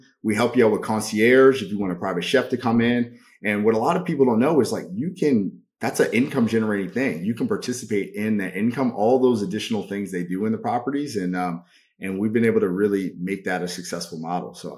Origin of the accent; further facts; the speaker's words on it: Baltimore, Maryland, United States; So I grew up in Baltimore, which is a really crappy city. Glad I grew up there